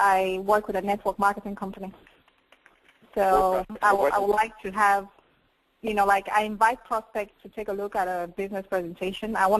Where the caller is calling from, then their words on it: Denmark; I'm calling you from Denmark.